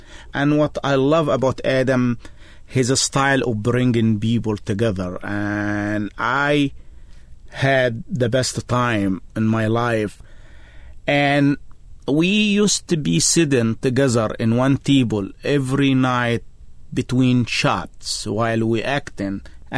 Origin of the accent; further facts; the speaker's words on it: Egypt; English is a second language; now in United States; I grew up in a ghetto of Egypt, and I have a dream someday to tell the Arab-American story. We are American as apple pie